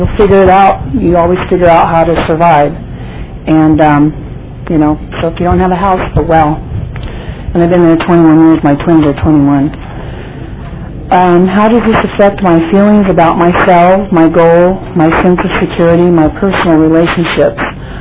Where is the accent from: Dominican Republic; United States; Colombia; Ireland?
United States; Fresno, California; And in my town, I'm from Fresno, there is a extensive amount of homeless